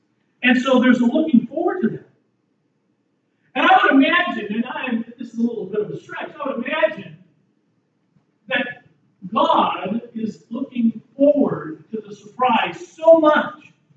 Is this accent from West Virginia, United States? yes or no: no; Anaheim, California, United States; I grew up in Anaheim, California. I could stand on my driveway in the summer at 9 o'clock in the evening and look to my left, and I could see the fireworks at Disneyland